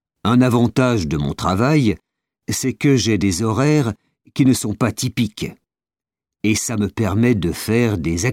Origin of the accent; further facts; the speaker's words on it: Mali; moved away as an adult; now in Canada; Je suis né au Mali et j'ai vécu 18 ans là-bas. Je suis venu étudier les mathématiques ici.